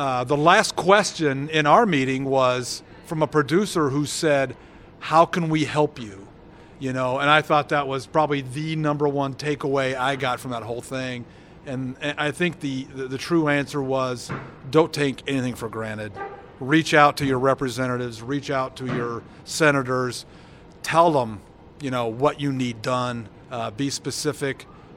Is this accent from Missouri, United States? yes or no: no; Illinois, United States; since I'm from Illinois, we'll talk about what I know.